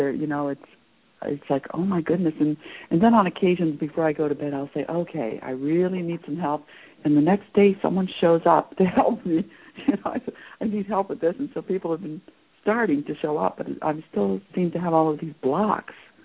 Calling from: Maine, United States; I'm calling from Maine.

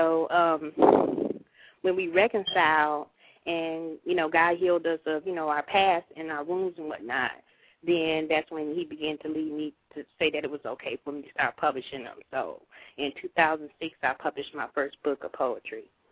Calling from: Memphis, Tennessee, United States; I'm calling from Memphis, Tennessee.

